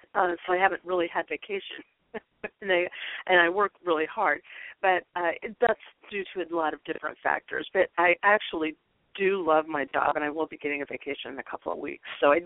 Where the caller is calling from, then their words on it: Illinois, United States; I'm calling from Illinois.